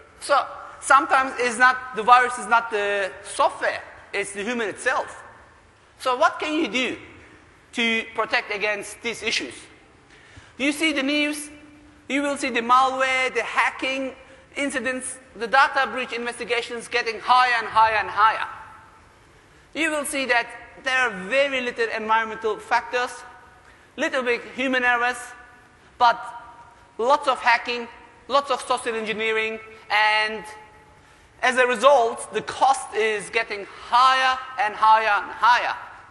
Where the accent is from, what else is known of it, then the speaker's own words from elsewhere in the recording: Australia; So I'm from Australia.